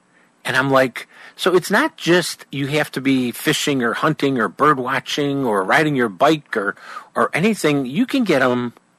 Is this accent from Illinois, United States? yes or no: yes; Chicago, Illinois, United States; I'm from Chicago. You can tell somebody's from Chicago.